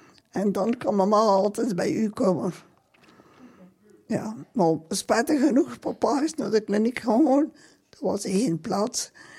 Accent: Halmaal, Flanders, Belgium; Ik ben van Halmaan. En dat is maar twee dorpen verder, hè.

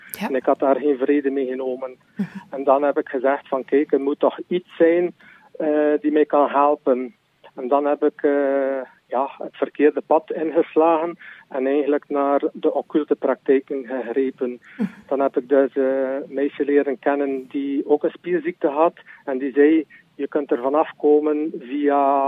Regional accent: Kortrijk, Flemish Region, Belgium; born there; now in Roeselare, Belgium; Nee, Kortrijk. Kortrijk is mijn geboorteplaats, ja.

